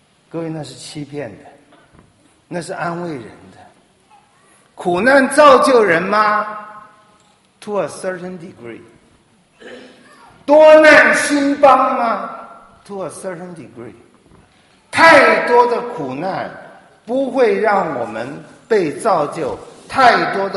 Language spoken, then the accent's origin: Chinese; Taiwan; 台湾，我从台湾来，我觉得台湾真是一个很好的地方